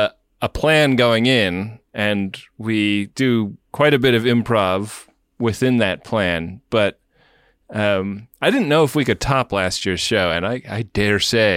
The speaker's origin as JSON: {"language": "English", "town": "Los Angeles", "region": "California", "country": "United States", "tie": "born or raised there", "said": "our next tour stop is in LA, my hometown."}